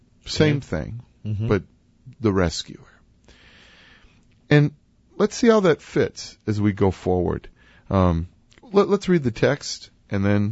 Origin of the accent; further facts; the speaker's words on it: Wisconsin, United States; now in St. Louis, United States; I never noticed this in the place that I grew up in Wisconsin. But here in St. Louis